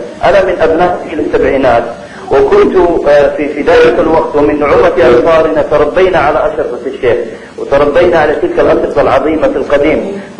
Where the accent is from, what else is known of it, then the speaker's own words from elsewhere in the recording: Algeria; now in Doha, Qatar; نحن كجزائريين